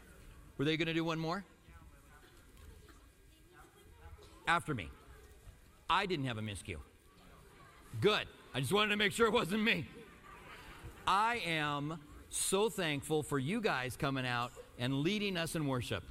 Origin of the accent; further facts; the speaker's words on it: Albuquerque, New Mexico, United States; also born or lived in Clinton, Iowa; I grew up in I was born in Clinton, Iowa. This sounds like it's going to be a really long story when you start off with I was born in Clinton, Iowa. Then we moved to Albuquerque, and I went back to Iowa for vacations.